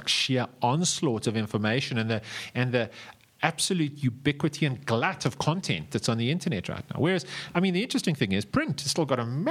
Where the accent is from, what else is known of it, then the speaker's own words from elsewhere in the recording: South Africa; And bearing in mind, when we talk cents, we're talking South African cents. And the other interesting thing is South Africa is an anomaly when it comes to this. Our CPMs are exponentially higher in South Africa than what they are anywhere else in the world.